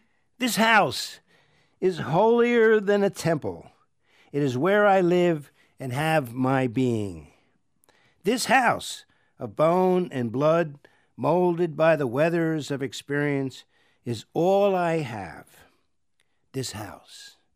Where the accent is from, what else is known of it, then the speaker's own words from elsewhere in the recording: Delmar, New York, United States; I grew up outside Albany in Del Mar, and I always said it took me 18 years to get out of the suburbs.